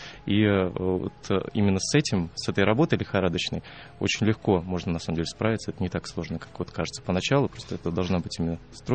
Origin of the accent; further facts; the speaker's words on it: Moscow, Russia; Мы из Москвы, да, учимся в Риге регулярно.